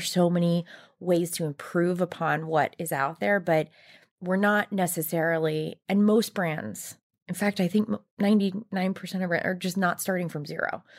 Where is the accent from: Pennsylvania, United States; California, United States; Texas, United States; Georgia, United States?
Georgia, United States; Savannah; So I grew up in the Southeast. I grew up in Savannah, Georgia.